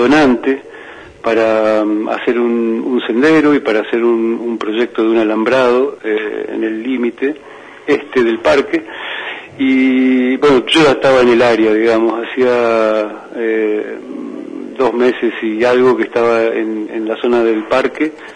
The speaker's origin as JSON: {"language": "Spanish", "region": "Río Negro", "country": "Argentina", "tie": "born there", "lives_now": "Chaltén, Argentina", "said": "yo creo que soy más santacruceño que rionegrino, porque hace ya más años que vivo aquí que en mi provincia natal. Entonces yo tengo mi casa en Chaltén"}